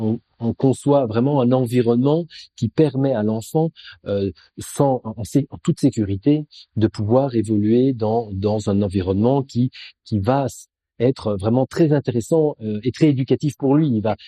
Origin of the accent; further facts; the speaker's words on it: Belgium; Je suis belge d'origine et je connais donc plutôt l'enseignement belge.